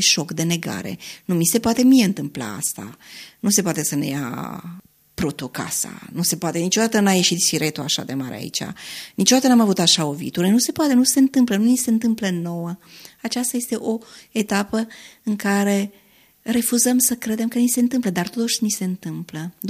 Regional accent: Romania; Și cred că noi ca români ne regăsim

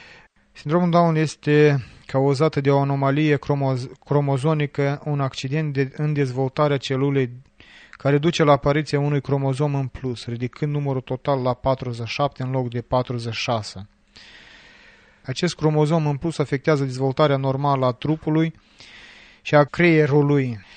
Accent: Moldova; sunt din Republica Moldova

